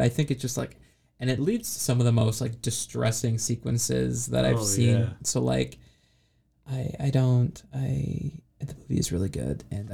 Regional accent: United Kingdom; also born or lived in United States; I'm British and American at the same time.

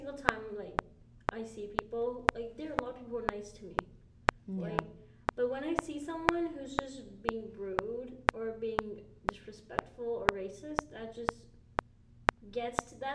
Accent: India; me being Indian myself, I've had people like being racist to me in this place.

